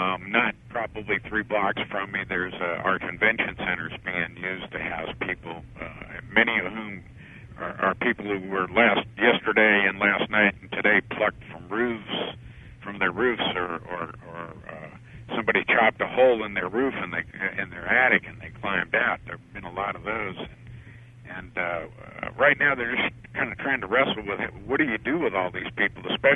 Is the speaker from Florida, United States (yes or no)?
no; New Orleans, Louisiana, United States; I grew up in New Orleans, and a large portion of the area that is flooded out in Jefferson Parish